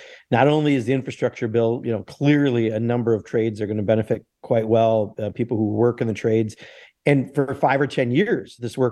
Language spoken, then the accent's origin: English; Kenosha, Wisconsin, United States; me growing up in Kenosha and American Motors